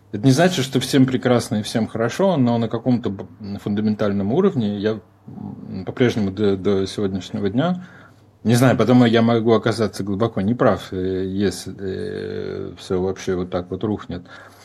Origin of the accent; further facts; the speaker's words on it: Moscow, Russia; Высокий модернизм достиг, на мой взгляд, своей вершины в микрорайонах, как Беляево, в котором я вырос. Я из Москвы, из Беляева.